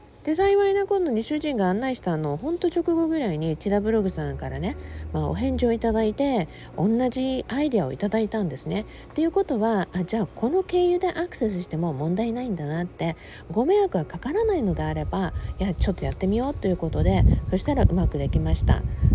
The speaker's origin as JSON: {"language": "Japanese", "region": "Okinawa", "country": "Japan", "tie": "born or raised there", "said": "私は地元沖縄を応援しようと思い"}